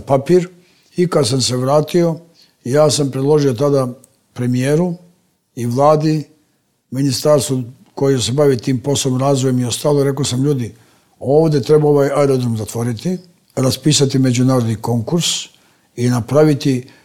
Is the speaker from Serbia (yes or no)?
no; Peć, Peć District, Kosovo; Mi smo iz Peći, sa Kosova i Metohije, popeli se na krov sveta u tom poslu.